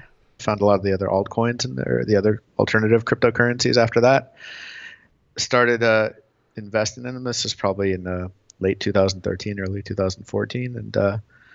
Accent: Tulsa, Oklahoma, United States; I grew up in Oklahoma, Tulsa, Oklahoma, of all places.

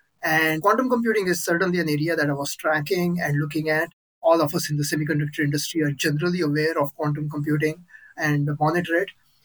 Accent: India; moved away as an adult; I grew up in India. I did my undergraduate in engineering over there. Then I was at MIT here in Cambridge, Massachusetts

